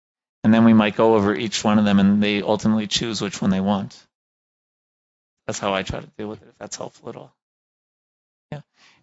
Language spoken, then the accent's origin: English; New York, United States; One is that, you know, I'm from New York, right?